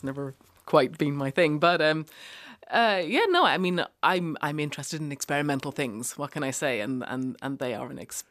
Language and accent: English; London, United Kingdom; I feel, you know, completely sort of Irish in the middle of that, but I feel like I'm London Irish.